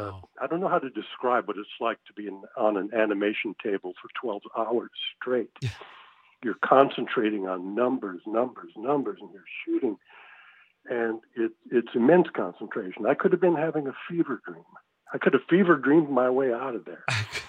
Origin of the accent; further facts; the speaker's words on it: Wisconsin, United States; About 16 miles from Madison. I call it my hometown because I lived there during my high school years. But this takes place outside of Deerfield, Wisconsin, in a small Norwegian cemetery.